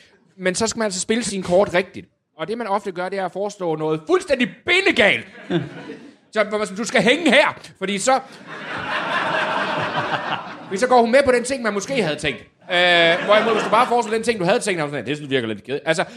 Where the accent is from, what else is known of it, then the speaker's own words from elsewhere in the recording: Region of Southern Denmark, Denmark; men jeg er jo sønderjyde, så jeg kan jo se en idé.